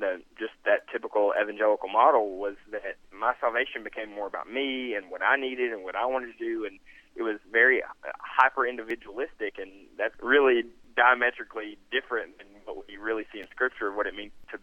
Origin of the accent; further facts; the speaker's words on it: United States; growing up in America, which is like one of the greatest empires that has ever existed, going back and coming from a family that is full of people in the military and red-blooded American